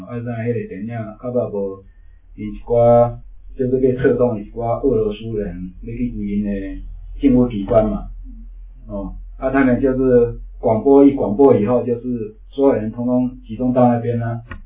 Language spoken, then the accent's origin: Chinese; Taiwan